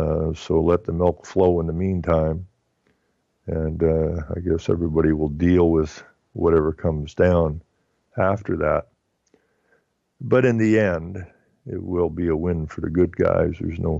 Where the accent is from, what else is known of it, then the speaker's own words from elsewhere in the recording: Renfrew, Ontario, Canada; where I grew up in Renfrew, Ontario, I went to the Renfrew Collegiate, which was just a school, a high school, and right across the street was the Catholic high school.